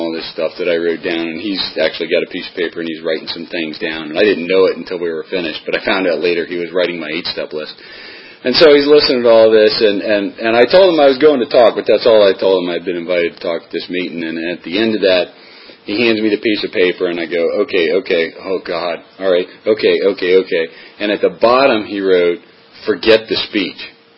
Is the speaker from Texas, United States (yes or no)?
no; Alexandria, Virginia, United States; So I grew up in Alexandria, Virginia, regular, standard family.